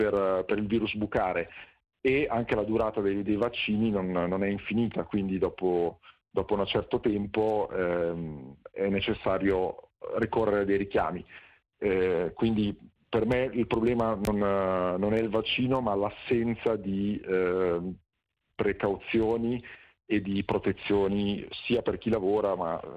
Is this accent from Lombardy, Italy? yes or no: yes; Lombardy, Italy; io provengo dalla Lombardia, ho visto la tragedia quasi direttamente